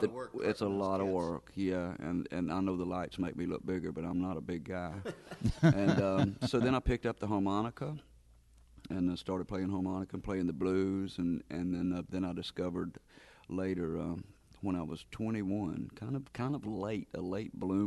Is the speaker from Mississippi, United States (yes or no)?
yes; Mississippi, United States; Well, I'm from Mississippi, first of all, so that's the main